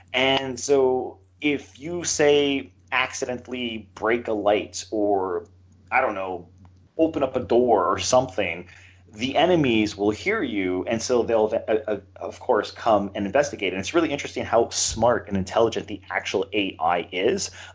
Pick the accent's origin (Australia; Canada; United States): Canada; I'm Canadian.